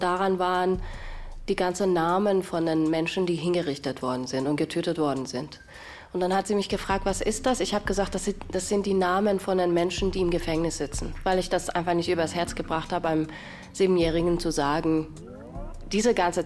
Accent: Iran; now in Munich, Germany; Während wir diesen Podcast produzieren, passiert in meiner Heimat, dem Iran, eine Revolution.

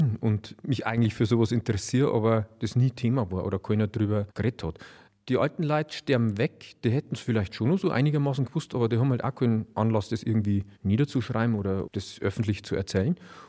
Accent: Bavaria, Germany; Die haben viel Holz umgelegt, auch bei uns in der Oberpfalz.

